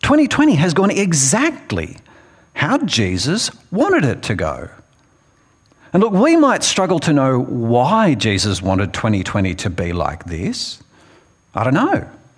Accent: Long Jetty, New South Wales, Australia; Like I said, I grew up here on the Central Coast, living at Long Jetty, the beach on one side, the lake on the other.

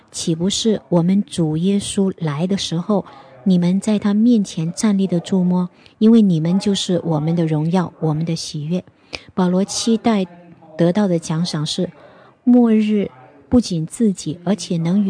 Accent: Australia; 我们当时作为澳洲人有点想把那个裁判拉下场

